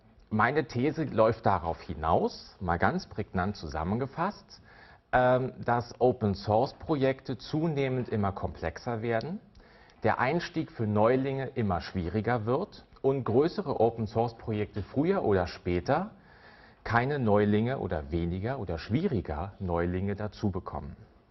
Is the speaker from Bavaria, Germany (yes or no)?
no; Berlin, Germany; ich komme aus Berlin.